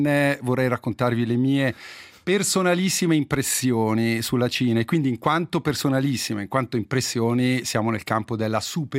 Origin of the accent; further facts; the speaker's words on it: Gandria, Ticino, Switzerland; tanto che la skyline o la city line, che dir si voglia, di New York sembra quella di Gandria, del mio paese, per dire, no, veramente impressionante.